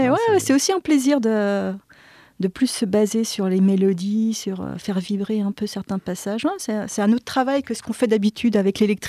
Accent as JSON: {"language": "French", "region": "Bourgogne-Franche-Comté", "country": "France", "said": "Nous, on est de Bourgogne, Franche-Comté, là, et des fois, ça fait du bien d'aller un peu ailleurs."}